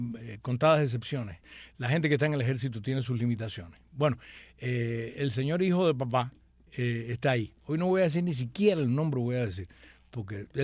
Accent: Cuba; que soy una cubana para el bien y no para el mal.

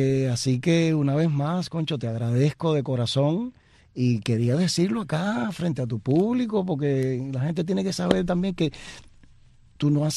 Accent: Cotorro, Havana, Cuba; also born or lived in Guanabacoa; soy del Cotorro, pero en Guanabacoa era donde estaba el hospital. Entonces, la inscripción de nacimiento dice Guanabacoa.

